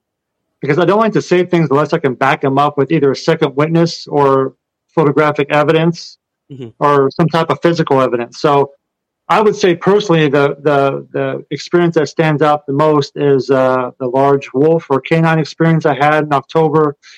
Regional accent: Kansas, United States; And I'm from Kansas and grew up on a farm where we had horses and all, you know, all kinds of animals you can think of. We lived out in the middle of nowhere.

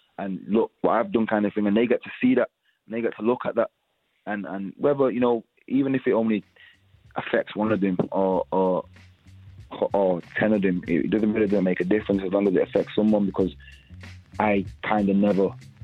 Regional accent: United Kingdom; We're all from Britain.

